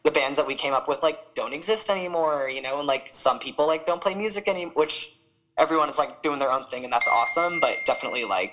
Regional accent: East Coast, United States; moved away as an adult; I'm from the East Coast originally, actually.

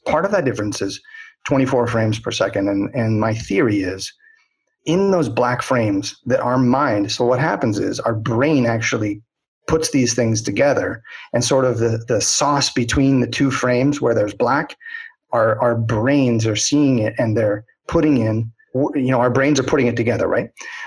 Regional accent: Hollywood, California, United States; I come from Hollywood, I understand filmmaking and the 24 frames per second.

